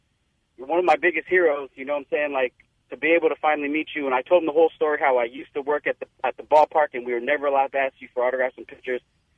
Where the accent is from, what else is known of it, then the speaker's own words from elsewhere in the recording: California, United States; I grew up in the Bay Area.